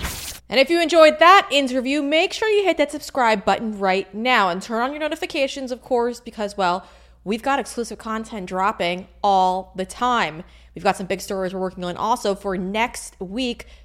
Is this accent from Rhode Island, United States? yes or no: no; New York, United States; I mean, I'm from New York, too.